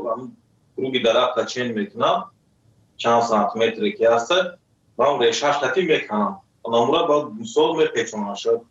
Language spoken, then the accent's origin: Persian; Tajikistan; also born or lived in Russia; now in South Korea; سال 2015 از تاجیکستان آمدم.